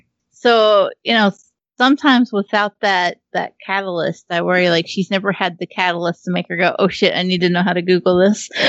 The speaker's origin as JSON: {"language": "English", "region": "Appalachia", "country": "United States", "said": "Like, this is the best part about being an Appalachian woman is your life is fucking insane."}